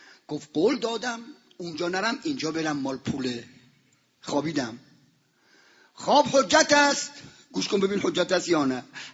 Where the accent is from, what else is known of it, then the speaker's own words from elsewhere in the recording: Isfahan, Iran; now in Tehran, Iran; حدود 50 سال قبل برای یه کاری ما از فریدن اصفهان اومدیم، از اصفهان اومدیم تهران